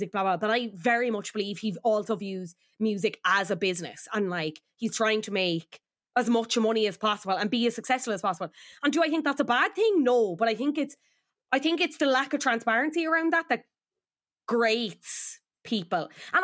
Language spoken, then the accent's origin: English; Donegal, Ulster, Ireland; I'm a quarter Irish and I'm from Donegal.